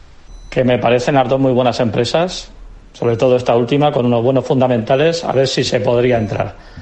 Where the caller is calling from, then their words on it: Barcelona, Catalonia, Spain; de Barcelona